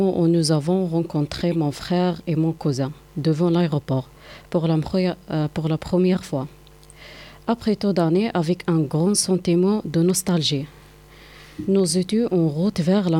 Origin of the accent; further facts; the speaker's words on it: Algeria; moved away as an adult; now in France; Je viens d'Algérie et je suis arrivée en France le 18 janvier 2024.